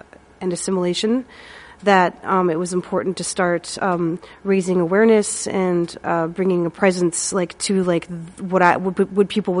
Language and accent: English; Winnipeg, Manitoba, Canada; now in Iowa, United States; I'm Plains Cree Salto from the George Gordon First Nation, and I grew up in Winnipeg. Manitoba, Canada, and I've been living in Iowa for 12 years now.